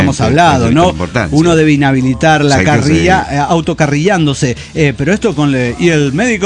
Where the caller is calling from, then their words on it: San Salvador, El Salvador; Soy la tuitera de San Salvador, El Salvador.